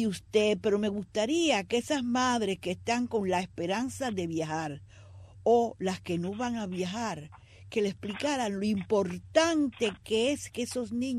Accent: Cuba; moved away; Yo soy cubana, llegué aquí sin hablar inglés.

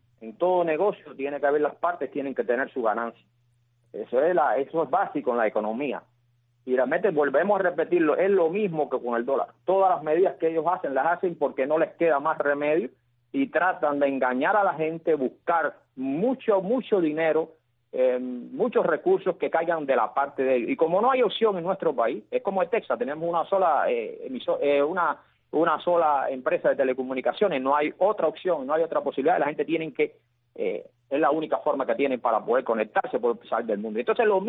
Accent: Cuba; en mi país, en nuestra Cuba

